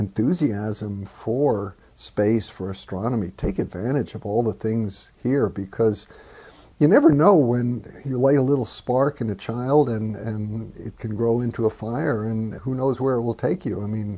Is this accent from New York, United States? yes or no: yes; New York City, New York, United States; Well, I grew up in New York City in the suburbs of New York, and my dad used to take me pretty regularly to the planetarium.